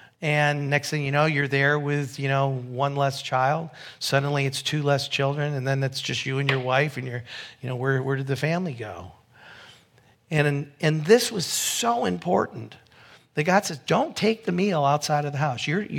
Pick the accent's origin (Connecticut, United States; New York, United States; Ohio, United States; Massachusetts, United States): New York, United States; Syracuse; my mind went back to my days growing up in Syracuse, New York, in an Italian, you know, family.